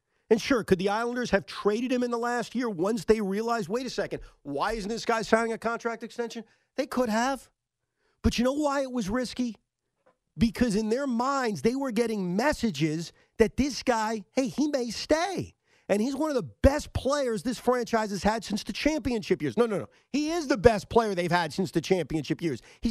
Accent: Toronto, Ontario, Canada; I grew up in Toronto, in the Toronto area.

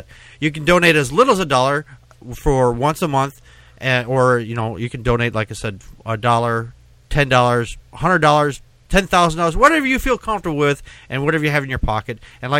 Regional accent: Wisconsin, United States; I said I was from Wisconsin.

